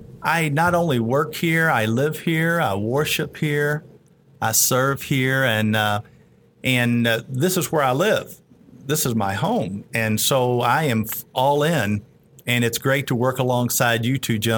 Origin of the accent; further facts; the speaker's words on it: Kentucky, United States; You know, I am from Kentucky, after all.